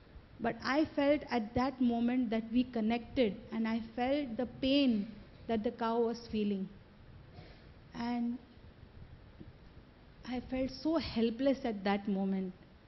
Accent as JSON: {"language": "English", "town": "Mumbai", "region": "Maharashtra", "country": "India", "tie": "born or raised there", "said": "I was brought up in Mumbai city."}